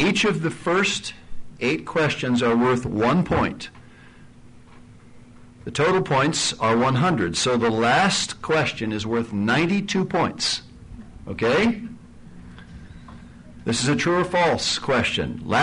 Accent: Lima, Ohio, United States; I grew up in Lima.

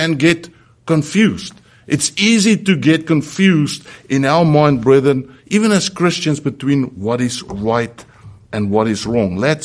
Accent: South Africa; When we grew up in South Africa

